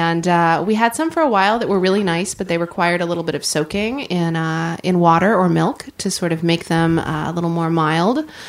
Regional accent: Oklahoma, United States; Oklahoma.

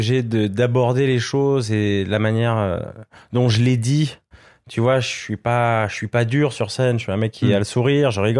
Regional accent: Switzerland; now in France; 2016, je découvrais vraiment le game français où, en tant que Suisse, je prenais une claque

